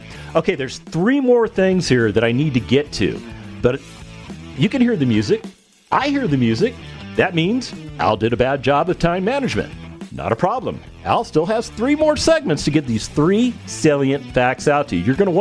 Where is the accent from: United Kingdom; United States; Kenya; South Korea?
United States; Las Vegas, Nevada; I grew up in Vegas, so I know more about gambling than I care to know about gambling.